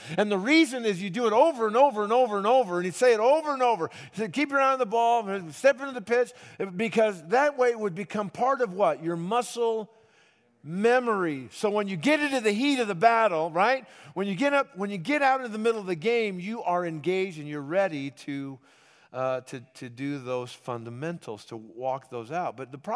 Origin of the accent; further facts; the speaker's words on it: Los Angeles, California, United States; I grew up in Los Angeles, so I grew up at the Chavez Ravine